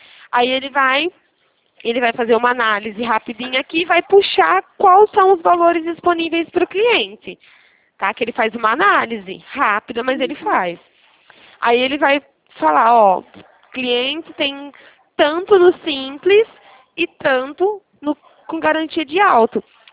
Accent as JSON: {"language": "Portuguese", "town": "Araras", "region": "São Paulo", "country": "Brazil", "said": "eu sou daqui de Araras mesmo, tá?"}